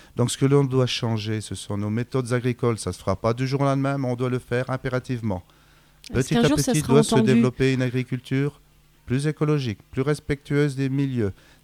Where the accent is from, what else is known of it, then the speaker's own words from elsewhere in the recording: France; Nous sommes français, mais nous sommes également en Europe.